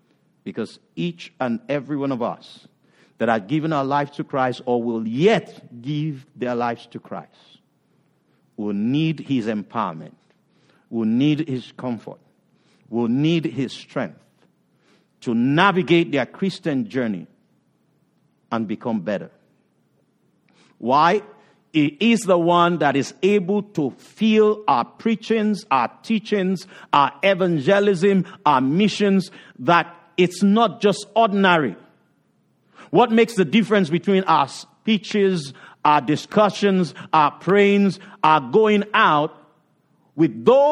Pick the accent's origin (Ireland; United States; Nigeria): Nigeria; While I was growing up in Nigeria